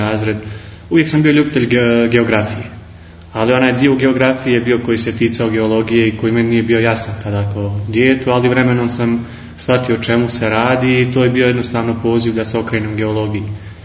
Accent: Nezuk, Federation of Bosnia and Herzegovina, Bosnia & Herzegovina; also born or lived in Tuzla; dolazim iz mjesta Nezuk u opštini Sapna. Tamo sam završio i srednju ekonomsku školu, nakon čega upisujem studije u Tuzli

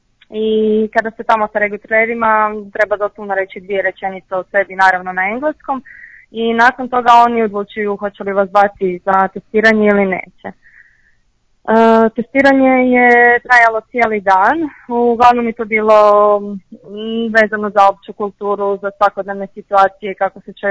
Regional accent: Croatia; dolazim iz Hrvatske. Majka mi je porijeklom iz Mareša. Ja imam 28 godina. Završila sam fakultet u Hrvatskoj

